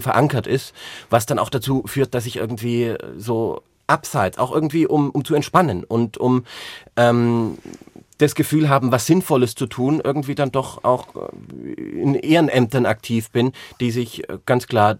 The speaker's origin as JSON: {"language": "German", "region": "Baden-Württemberg", "country": "Germany", "said": "Nee, ich als Schwabe muss gestehen"}